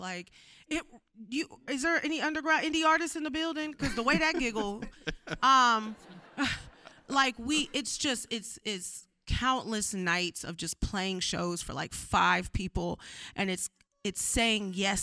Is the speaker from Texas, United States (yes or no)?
yes; Houston, Texas, United States; I grew up in Houston.